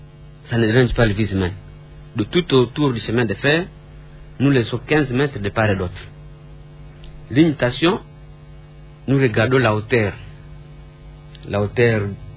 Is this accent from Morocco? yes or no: yes; Morocco; Je viens du Maroc, laissez-moi vous dire, les Marocains adorent leur train, et leur tramway.